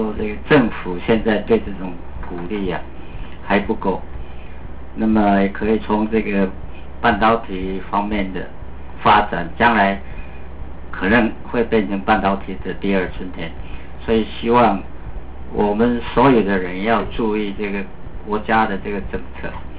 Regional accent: Taiwan; 可是我们有一个好像不是我们台湾人的一个国会在那边

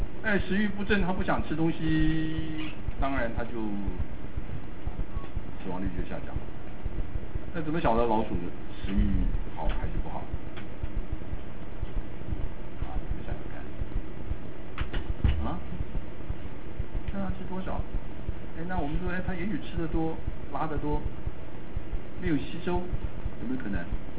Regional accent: China; 其实我们中国人从来没有很认真的去研究它而已

